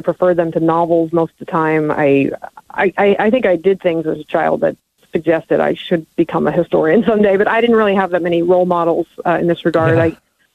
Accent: Cornwall, New York, United States; also born or lived in Queens; Well, I grew up in a small town called Cornwall in the Hudson Valley in New York. Originally from Queens, New York, so I like to get that. I'm officially a New Yorker.

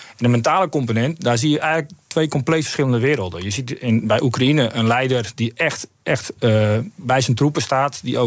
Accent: Netherlands; En alle experts en wij zelf ook als Nederlanders zijn in één keer heel erg in een doeme scenario aan kijken.

